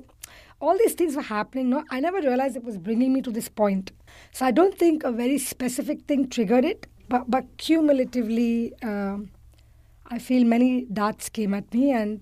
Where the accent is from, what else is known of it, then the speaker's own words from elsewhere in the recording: India; I grew up in India with a cook, so I never really ever cooked in my life.